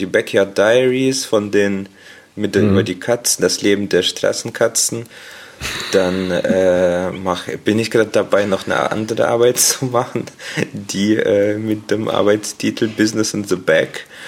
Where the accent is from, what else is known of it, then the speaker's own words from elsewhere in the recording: Dortmund, North Rhine-Westphalia, Germany; ich komme irgendwie hier aus Dortmund, Nordstadt